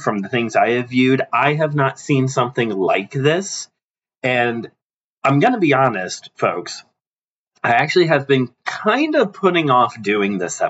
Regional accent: United States; as an American

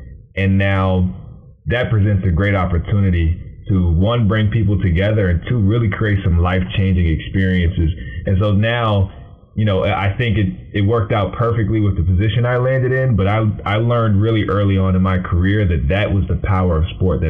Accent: Roanoke, Virginia, United States; I'm from Roanoke, Virginia. I went to school at Virginia State. My first 22, 23 years of my life, I was in Virginia in a very comfortable space.

